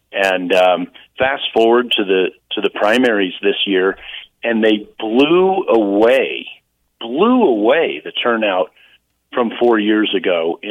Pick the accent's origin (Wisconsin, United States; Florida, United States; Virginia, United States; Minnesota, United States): Virginia, United States; look at my home state of Virginia.